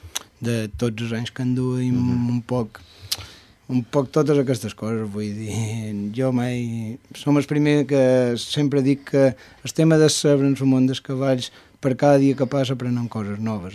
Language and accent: Catalan; Palma, Balearic Islands, Spain; born there; jo vaig néixer a Palma de Mallorca, ara 5 anys vaig venir a viure aquí